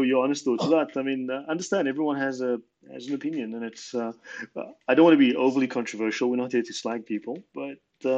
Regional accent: South Africa; As a South African, as someone who understands the situation in South Africa

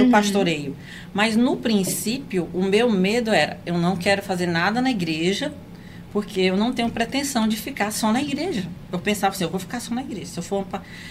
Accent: Sítio Novo, Maranhão, Brazil; now in Açailândia, Brazil; eu tenho 10 anos de Açailândia, né? Moro, vim a Açailândia há 10 anos. E eu nasci em Sítio Novo, Maranhão. Sou a filha primogênita, nasci no interior, fui criada na fazenda.

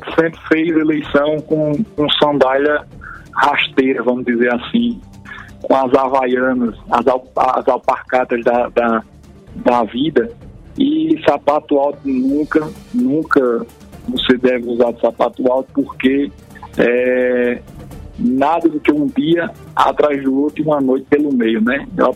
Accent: São José de Sabugi, Paraíba, Brazil; E nós que somos aqui de São José de Sabugi

